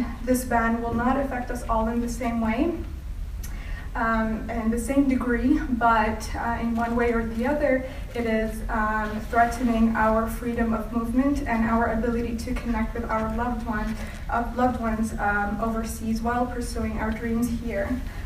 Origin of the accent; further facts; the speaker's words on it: Yemen; English is a second language; now in United States; And I'm from Yemen.